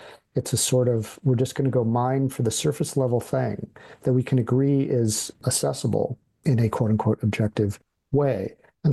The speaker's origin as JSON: {"language": "English", "region": "Midwest", "country": "United States", "said": "I'm from the Midwest and fairly low key."}